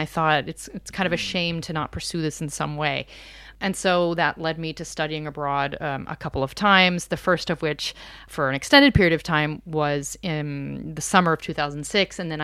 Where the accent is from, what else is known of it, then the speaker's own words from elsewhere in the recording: Pennsylvania, United States; I didn't grow up living in a super urban environment. I grew up outside of Philadelphia. So definitely a little bit more residential than, you know, metropolis.